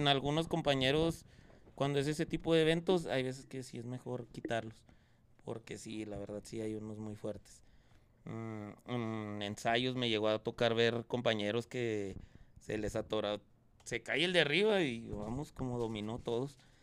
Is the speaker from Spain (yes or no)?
no; Ciudad Juárez, Chihuahua, Mexico; No, de aquí es Ciudad Juárez.